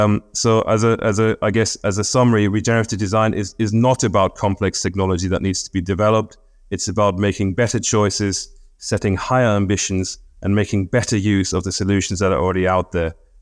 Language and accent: English; North Germany, Germany; growing up in North Germany in the 80s and 90s